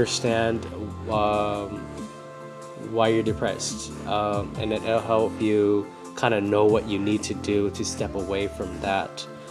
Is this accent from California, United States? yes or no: yes; California, United States; I'm from California, so I would always ask, hey, you guys want to go to Monterey?